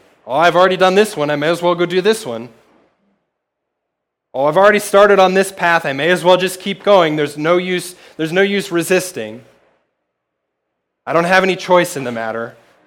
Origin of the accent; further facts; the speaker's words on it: Elkhart, Indiana, United States; I grew up in Elkhart, Indiana, and one of the many things that is great